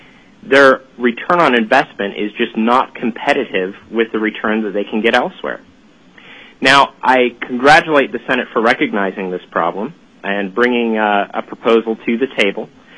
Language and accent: English; Anchorage, Alaska, United States; I'm from Anchorage, but I'm really from all over the state. My family's been here for generations, and I hope we stay here for generations.